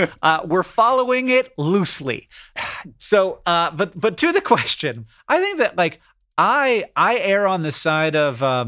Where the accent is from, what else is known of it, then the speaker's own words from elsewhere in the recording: United Kingdom; But that's a state, normal state. And I'm sorry, but as a British